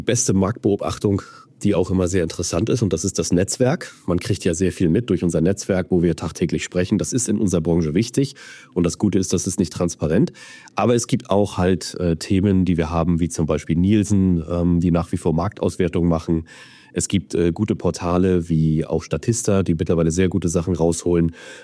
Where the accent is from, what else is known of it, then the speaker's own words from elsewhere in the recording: Hamburg, Germany; ich komme ja aus Hamburg.